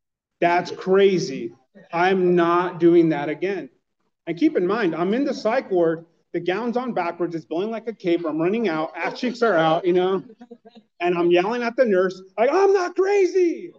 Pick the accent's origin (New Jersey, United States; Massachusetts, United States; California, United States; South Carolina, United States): California, United States; East Los Angeles; now in Riverside, United States; But I am from East LA, and I moved out to Riverside.